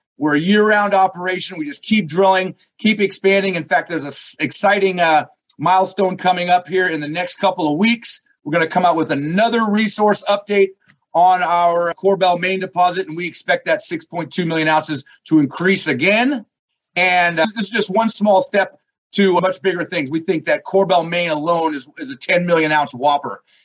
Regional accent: Alaska, United States; I'm actually from Alaska

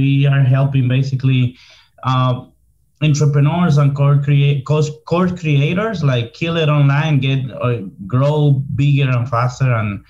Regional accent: Dominican Republic; born there; English is a second language; I was born in Dominican Republic. I was born into a middle class home.

